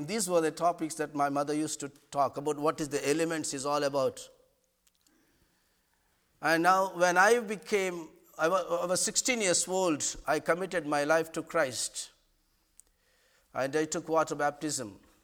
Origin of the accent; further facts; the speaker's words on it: Hyderabad, Telangana, India; English is a second language; I come from India, a place called Hyderabad city. This is the beginning of southern part of India where north and south separates. The state is called Andhra Pradesh. We speak Telugu language.